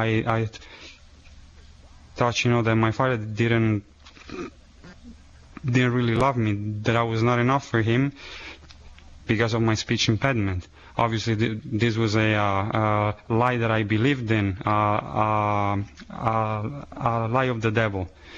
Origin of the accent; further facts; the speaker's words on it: Rome, Lazio, Italy; English is a second language; I am originally from Rome, Italy. I am 34, and I am the fourth of seven children. Currently, I am a seminarian here in the diocese.